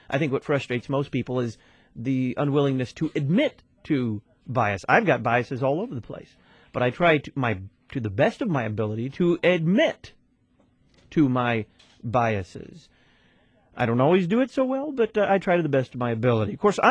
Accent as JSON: {"language": "English", "town": "Dallas", "region": "Texas", "country": "United States", "tie": "born or raised there", "said": "I need to tell you, I am a Dallas native, born and bred in Dallas. Love the city."}